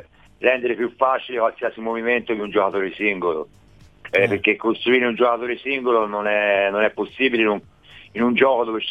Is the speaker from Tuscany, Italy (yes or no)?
yes; Florence, Tuscany, Italy; Sono soprannome di metà da bambino a Firenze, cioè voglio occhiali elementari.